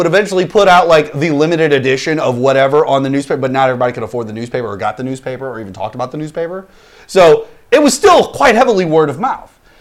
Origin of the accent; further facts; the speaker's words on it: St. Louis, Missouri, United States; Like, okay, I'm from St. Louis. This show hails from the great city of St. Louis, Missouri.